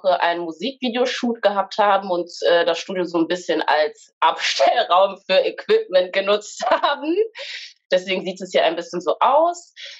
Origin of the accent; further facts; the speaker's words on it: Münster, North Rhine-Westphalia, Germany; Wir haben April den 16. Ich werde diesen Monat 25. Ich komme aus Münster.